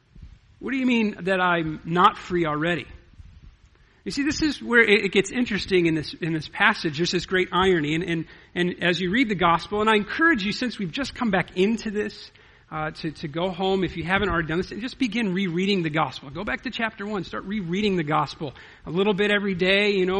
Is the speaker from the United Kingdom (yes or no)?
no; United States; born there; We're Americans. We're born American and we have free citizenship by birthright.